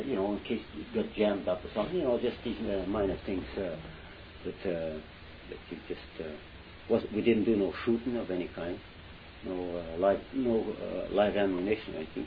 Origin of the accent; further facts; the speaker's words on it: Manitoba, Canada; born there; also born or lived in Saskatchewan; Yeah, I was born in Manitoba, yes. And then we moved to Saskatchewan.